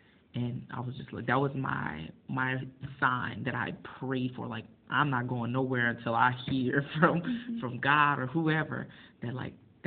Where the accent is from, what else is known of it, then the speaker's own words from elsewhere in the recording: Lafayette, Louisiana, United States; So, I am from Lafayette, Louisiana. It is like smack dab in the middle of Louisiana, South Louisiana.